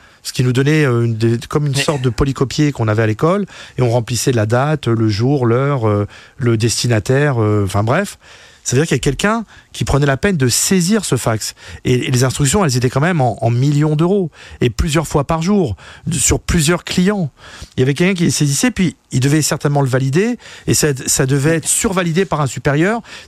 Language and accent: French; Paris, Île-de-France, France; Parce que moi, je viens de banlieue, enfin de Paris.